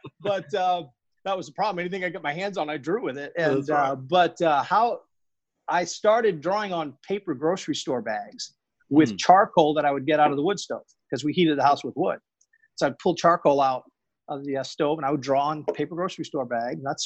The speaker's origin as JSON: {"language": "English", "town": "Berlin", "region": "New Hampshire", "country": "United States", "said": "I'm from Berlin, New Hampshire, which is way up north on the Canadian border up in the mountains, little tiny small town."}